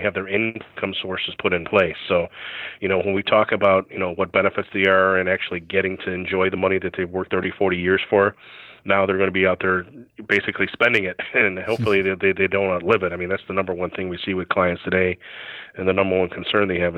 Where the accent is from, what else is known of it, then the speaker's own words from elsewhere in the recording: Ireland; Well, I grew up in Ireland, so we go there quite a bit